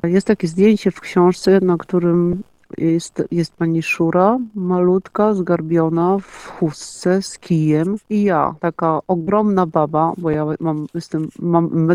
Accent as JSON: {"language": "Polish", "town": "Pieniężno", "region": "Warmian-Masurian Voivodeship", "country": "Poland", "tie": "born or raised there", "said": "I w miasteczku, w którym się wychowywałam, które się nazywa Pieniężno na północy Warmii"}